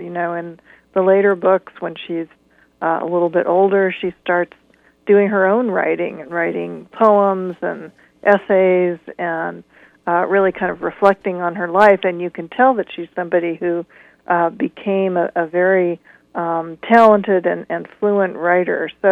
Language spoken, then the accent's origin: English; Pacific Northwest, United States; I grew up in the Pacific Northwest, but all of my grandparents had come from immigrants and farming families in the Midwest.